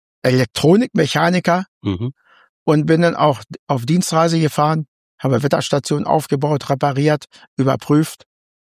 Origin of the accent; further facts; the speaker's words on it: Holtensen, Lower Saxony, Germany; Ich bin noch in Holtensen zur Schule gegangen.